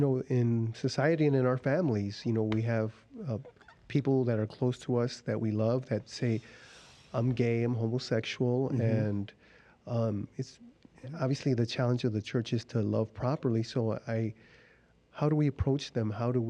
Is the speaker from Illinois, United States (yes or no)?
yes; Chicago, Illinois, United States; Hi, yes, I'm from Chicago.